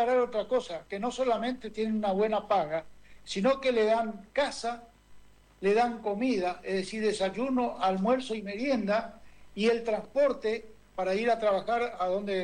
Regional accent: Misiones, Argentina; mi pueblo y gran parte de la provincia de Misiones

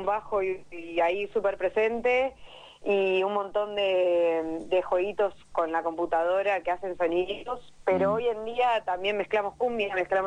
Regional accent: La Plata, Buenos Aires Province, Argentina; hay dos que somos, tres que somos platenses, estudiantes de La Plata

